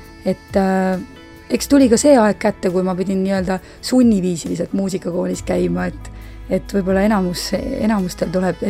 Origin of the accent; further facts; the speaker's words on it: Viljandi, Viljandi County, Estonia; moved away as an adult; now in Tartu, Estonia; Ma olen pärit Viljandist ja seal ma elasin kuni selle ajani, kui ma lõpetasin keskkooli, siis sellest ajast alates ma olen olnud Tartus.